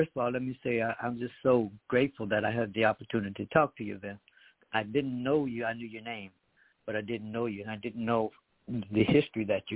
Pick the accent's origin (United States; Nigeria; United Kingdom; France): United States; Washington, District of Columbia; I grew up in Washington. And I sang with … I sang in the choir together at New Bethel Baptist Church.